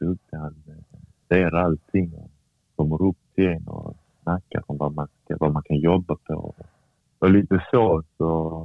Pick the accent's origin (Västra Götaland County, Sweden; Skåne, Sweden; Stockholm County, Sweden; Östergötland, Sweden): Skåne, Sweden; Malmö; Men samtidigt så är jag född uppväxt här, så jag är ju svensk.